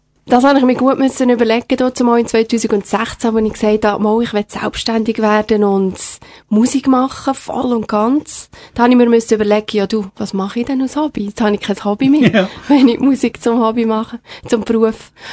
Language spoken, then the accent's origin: German; Willisau, Lucerne, Switzerland; also born or lived in France; ich bin auf dem Land aufgewachsen, wenn du das noch ein bisschen ansprechen willst, wie und wo, in Willisau. Und bin ich, denke ich, sehr zufrieden gewesen. Dann durfte ich noch ein bisschen in Frankreich verbringen. Bin dann wieder in die Schweiz gekommen.